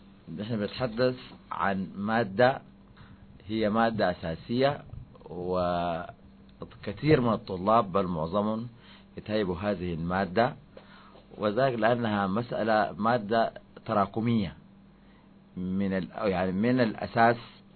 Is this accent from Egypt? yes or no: no; Atbara, River Nile, Sudan; من مواليد عطبرة، ودرسنا كل المراحل في عطبرة، ثم كلية التربية لغة إنجليزية، و95 عام 1995